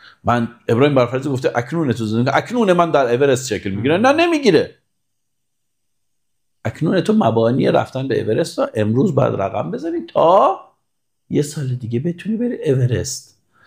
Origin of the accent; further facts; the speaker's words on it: Nishapur, Razavi Khorasan, Iran; ما بچه نیشابوریم